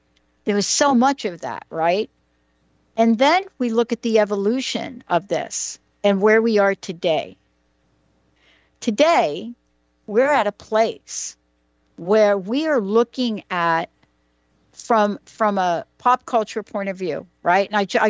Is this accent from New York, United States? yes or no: yes; Bronx, New York, United States; Now, I come from the Bronx, and I swear that is the home of rap.